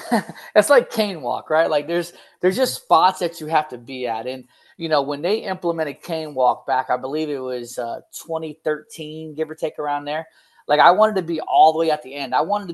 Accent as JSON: {"language": "English", "town": "Lauderhill", "region": "Florida", "country": "United States", "tie": "born or raised there", "said": "And I grew up in Lauderhill. Kind of in Broward County, so kind of like moved a couple of spots around when I was younger."}